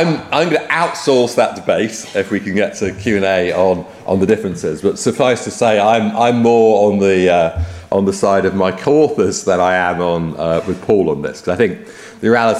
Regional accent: United Kingdom; And as a British person, I count myself as a European.

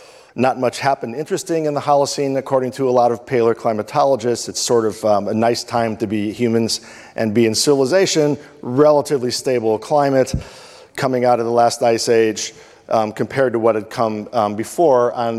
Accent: Chicago, Illinois, United States; When I was a young boy growing up in Chicago, there was a television serialization of a Czech movie

